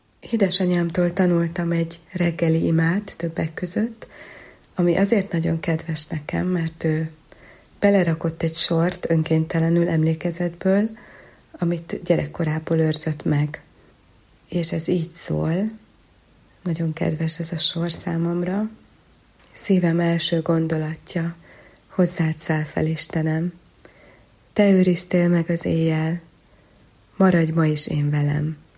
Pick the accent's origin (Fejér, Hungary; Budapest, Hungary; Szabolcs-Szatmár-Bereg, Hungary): Budapest, Hungary; A Mátyás templom egy csodálatos hely, én egyébként a várban nőttem föl